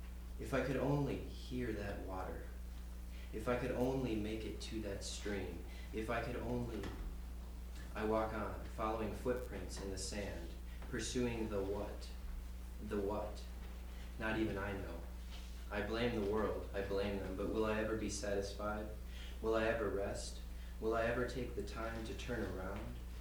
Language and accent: English; Minneapolis, Minnesota, United States; I work in the kitchen. I'm from Minneapolis and I'm here with my mom right now.